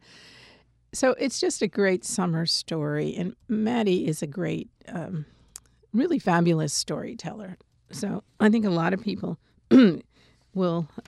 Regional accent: Granby, Massachusetts, United States; And I was an uphill walker also.

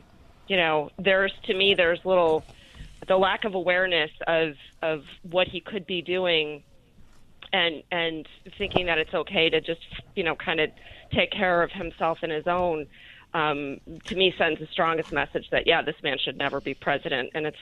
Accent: Syracuse, New York, United States; I grew up in Syracuse, to be fair, so cold was relative

